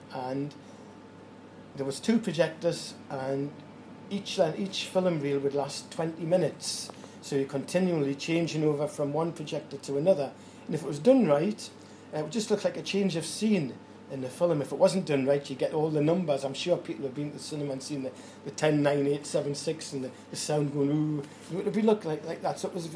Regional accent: Newcastle upon Tyne, North East England, United Kingdom; I know when I first came from Newcastle, I was trained at Newcastle, you might guess by my accent, I don't know.

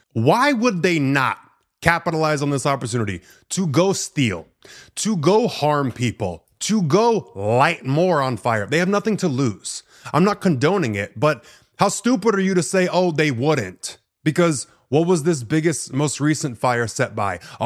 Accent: Florida, United States; I grew up in Florida. I've been through the hurricanes.

